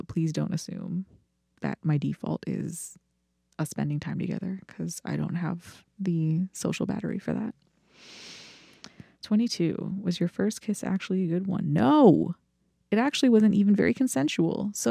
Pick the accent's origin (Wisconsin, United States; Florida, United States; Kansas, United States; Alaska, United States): Florida, United States; I have had exotic animals before. I am from Florida after all.